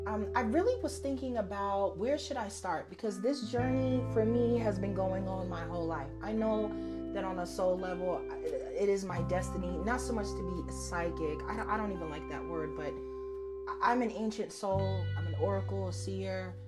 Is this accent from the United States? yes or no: yes; Harlem, New York, United States; And growing up in Harlem, at that time in the late 80s and early 90s, you know, it was like the crack epidemic.